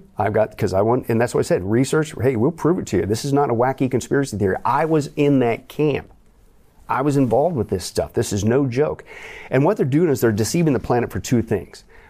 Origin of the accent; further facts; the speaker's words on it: Las Vegas, Nevada, United States; I always liken to it like a, you know, I'm from Vegas, it's like a buffet, right?